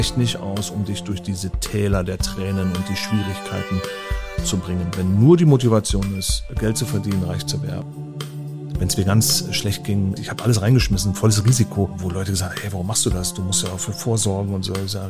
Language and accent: German; Salzwedel, Saxony-Anhalt, Germany; born there; Salzwedel, also das ist...